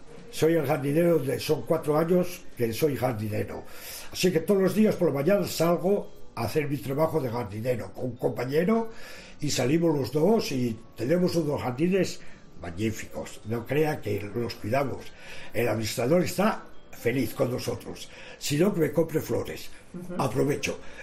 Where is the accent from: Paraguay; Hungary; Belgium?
Belgium; Spanish is a second language; now in Spain; ayer cociné mejillones a la belga, país de donde vengo aquí a España